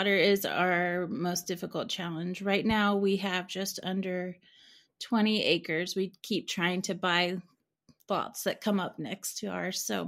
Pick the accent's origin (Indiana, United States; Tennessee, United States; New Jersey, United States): Indiana, United States; I grew up in Indiana.